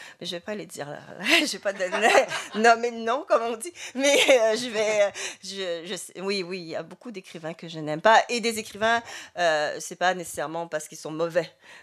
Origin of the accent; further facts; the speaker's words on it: Quebec, Canada; je pense que je suis du Québec et de l'Amérique du Nord.